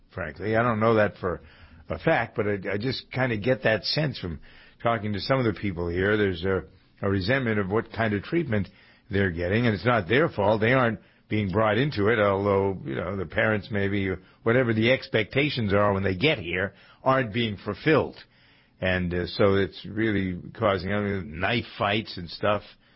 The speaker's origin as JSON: {"language": "English", "town": "Framingham", "region": "Massachusetts", "country": "United States", "tie": "born or raised there", "said": "A lot of violence in high schools here in Massachusetts. In my hometown, Framingham, they've had fights."}